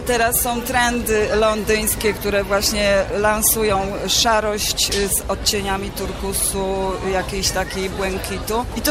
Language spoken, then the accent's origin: Polish; Kraków, Lesser Poland, Poland; jestem z Krakowa